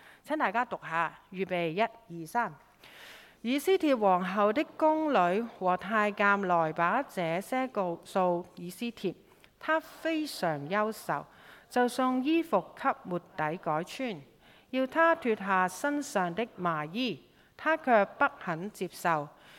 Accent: Hong Kong; 但是我們香港人呢，很多都放在這裡，放在心裡面。

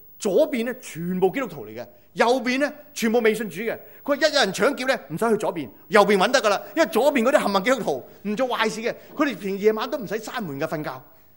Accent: Zhongshan, Guangdong, China; 因为我系中山人嚟

